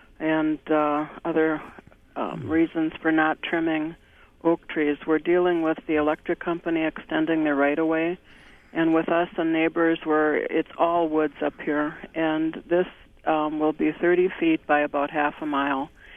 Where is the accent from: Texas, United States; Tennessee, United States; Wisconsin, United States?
Wisconsin, United States; Grand Marsh; Grand Marsh, and we're not hooked up online.